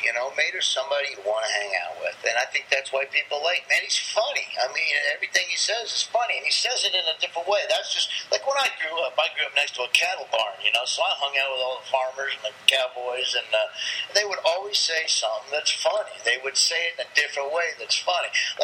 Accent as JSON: {"language": "English", "region": "Nebraska", "country": "United States", "tie": "born or raised there", "also_born_or_lived": "Florida / Georgia", "accent": "Southern", "moved": "yes", "said": "I grew up on, I'm not from the South. I grew up on a pig farm in southeast Nebraska"}